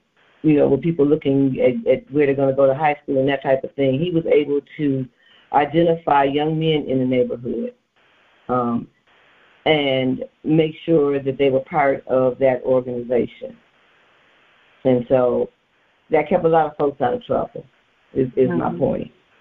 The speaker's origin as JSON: {"language": "English", "town": "Detroit", "region": "Michigan", "country": "United States", "tie": "born or raised there", "said": "I grew up in Northwest Detroit. I will say that, you know, again and again."}